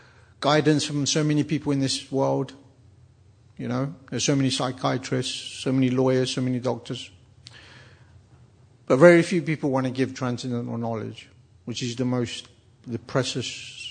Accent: London, United Kingdom; I can see you're not, sorry, I'm from London, that's what they say in London, what's your problem?

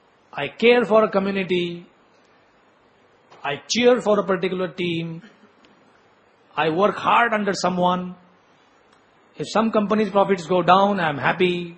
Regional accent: India; So that I am an Indian, I have to love this, is a relative truth.

